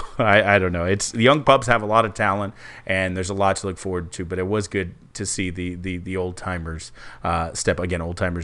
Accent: Houston, Texas, United States; Houston Astros, my hometown, are the World Series champions

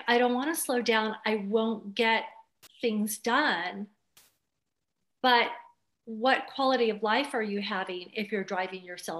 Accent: Los Angeles, California, United States; also born or lived in San Francisco; I'm a city gal. I was raised in Los Angeles and San Francisco

